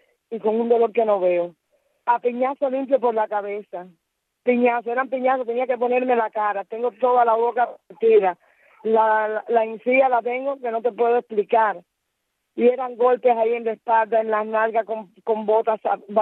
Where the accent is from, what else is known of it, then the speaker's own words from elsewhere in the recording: Cuba; porque es que yo soy cubana